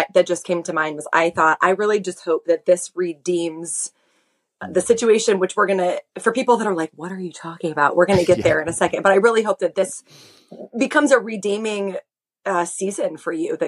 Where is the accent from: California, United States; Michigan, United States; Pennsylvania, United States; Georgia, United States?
Michigan, United States; also born or lived in Chicago; I grew up in Michigan and then lived in Chicago suburbs myself.